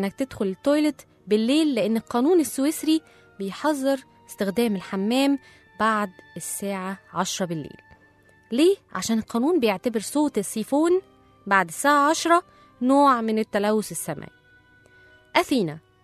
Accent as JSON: {"language": "Arabic", "country": "Egypt", "said": "احنا عندنا في مصر عارفين أو عندنا علم بمعظم القوانين اللي بتطبق في البلد"}